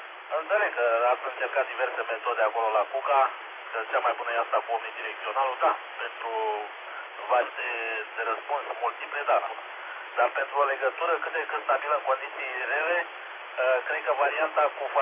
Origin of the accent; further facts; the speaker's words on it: Mioveni, Argeș, Romania; de la Mioveni